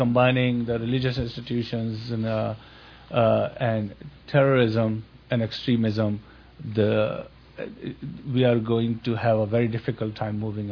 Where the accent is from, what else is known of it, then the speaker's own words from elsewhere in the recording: Karachi, Sindh, Pakistan; I'm from Karachi